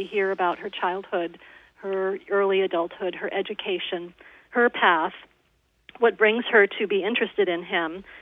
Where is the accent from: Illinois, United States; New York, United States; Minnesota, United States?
New York, United States; also born or lived in South Florida; You know that I grew up in New York, but I also lived in South Florida for 25 years before I came to California.